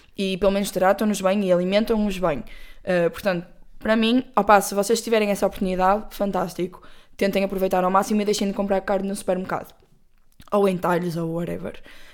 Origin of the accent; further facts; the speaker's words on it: Porto, Norte, Portugal; desculpem, sou do Porto, vou dizer com B